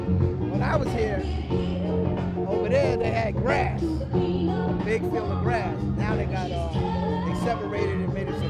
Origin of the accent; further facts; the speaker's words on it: New Jersey, United States; Well, I grew up here.